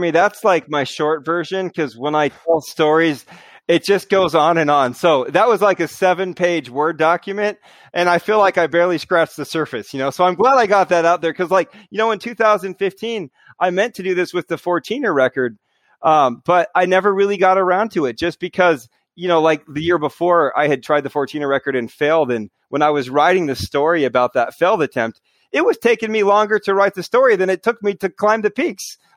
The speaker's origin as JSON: {"language": "English", "region": "Utah", "country": "United States", "said": "You know, I'm from Utah. You know, there might be some cool link ups to do in Utah, too."}